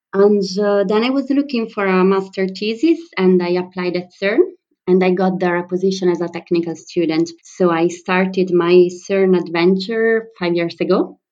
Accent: Italy; English is a second language; moved away as an adult; I'm 30 and I come from Italy. I grew up in a small town in the north of Italy, close to the Swiss border. When I was 19, I moved to Milan, where I started my university.

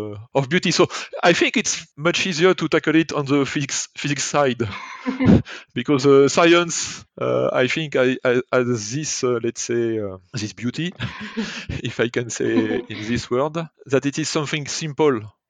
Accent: western France, France; English is a second language; since I come from West area, the night falls very late in the evening, and this is very, very appealing as well.

